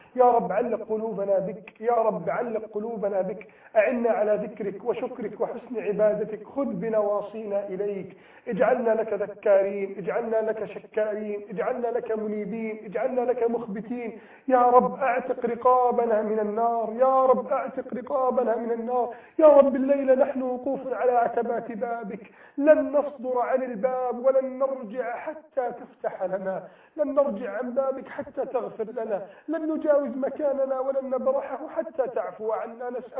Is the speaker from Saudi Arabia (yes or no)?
no; Egypt; بلدنا مصر